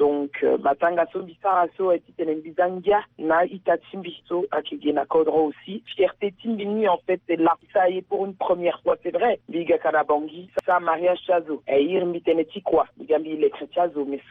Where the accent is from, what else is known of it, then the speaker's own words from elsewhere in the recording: Central African Republic; moi je suis centrafricaine